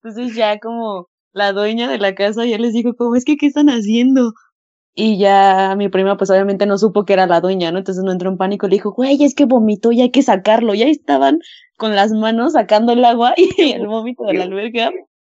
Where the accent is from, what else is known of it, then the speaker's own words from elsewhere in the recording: Mexico; Y ya pues al otro día, como buenas mexicanas, nos fuimos por la barbacoa para bajar la cruda